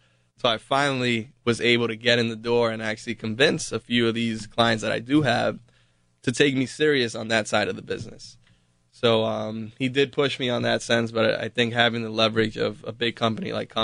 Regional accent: Richmond Hill, New York, United States; My mom was from East New York, but we grew up in Richmond Hill, Queens.

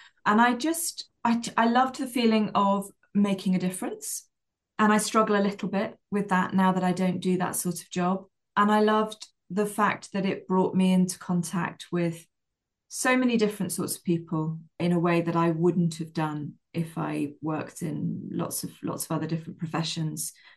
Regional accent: England, United Kingdom; now in Wales, United Kingdom; I am an English person who lives in Wales and I live specifically in a very Welsh speaking area. My children are bilingual.

